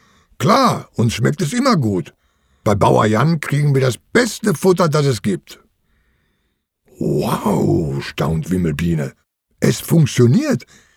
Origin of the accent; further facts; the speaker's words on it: Lower Saxony, Germany; Ich bin hier auf dem Hof in Niedersachsen aufgewachsen.